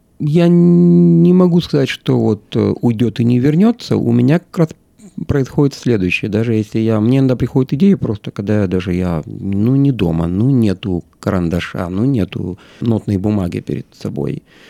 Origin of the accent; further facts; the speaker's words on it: Odesa, Odesa Oblast, Ukraine; я родился в Одессе.